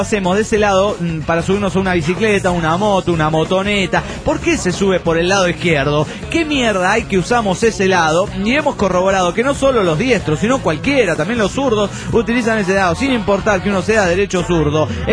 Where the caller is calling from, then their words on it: Santa Fe, Argentina; Hola, soy … de Santa Fe, capital, República Argentina.